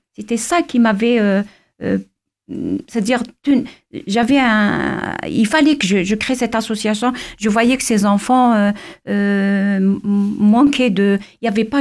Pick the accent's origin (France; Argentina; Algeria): Algeria; Je suis kinésithérapeute retraitée dans mon pays d'origine qui est l'Algérie.